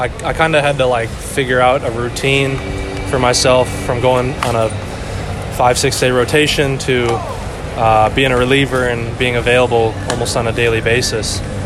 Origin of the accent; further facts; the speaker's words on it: Minnesota, United States; I'm from Minnesota. We had a cabin up in McGregor, Minnesota.